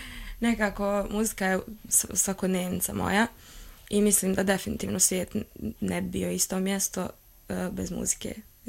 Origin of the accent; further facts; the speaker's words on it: Drvar, Canton 10, Bosnia & Herzegovina; ja sam odrasla u Drvaru.